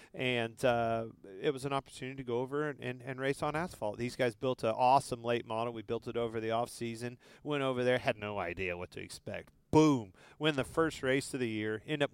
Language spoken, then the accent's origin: English; Kansas, United States; I'm from Kansas, right?